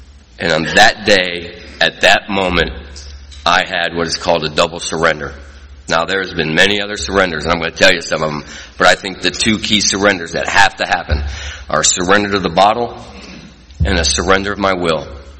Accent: Stockton, California, United States; I grew up in Stockton, California. Now, Stockton, California is a hard town to grow up in. And I'm a product of the 60s and 70s. I'm 60 years old.

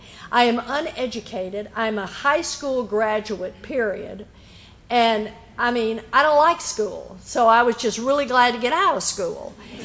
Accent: Texas, United States; I'm a Southern girl. I was born and raised in Texas. I am a Southern girl.

